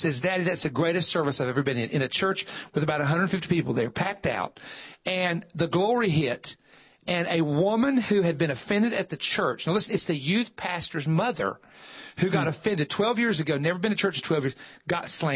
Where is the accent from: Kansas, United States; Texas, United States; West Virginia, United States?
West Virginia, United States; because I am from West Virginia, was the past 8 years, the regulations on the coal mines were so bad that they shut them all down.